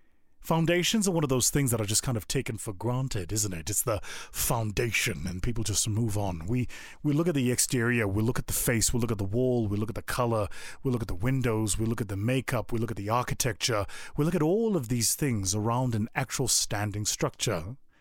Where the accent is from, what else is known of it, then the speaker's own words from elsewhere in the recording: South Africa; from my home country of South Africa in a place called the Vaal